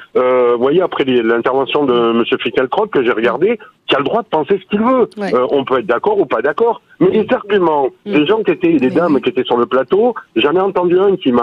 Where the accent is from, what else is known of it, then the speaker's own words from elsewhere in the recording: Occitanie, France; je suis troubadour. Je suis occitan, vivant sur les terres justement des troubadours